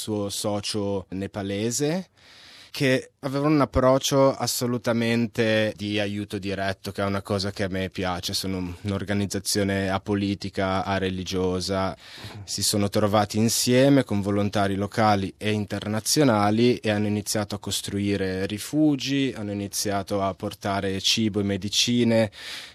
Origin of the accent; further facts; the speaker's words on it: Genoa, Liguria, Italy; moved away as an adult; now in Melbourne, Australia; vivo in Australia, Melbourne, da 7 anni, sono un genovese, ho studiato comunicazione a Bologna dove ho lavorato per Repubblica per un paio d'anni